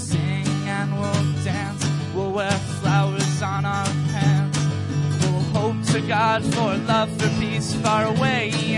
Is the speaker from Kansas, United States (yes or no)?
no; Downey, California, United States; We're heading out on our first tour ever in August, and we're from Downey, California.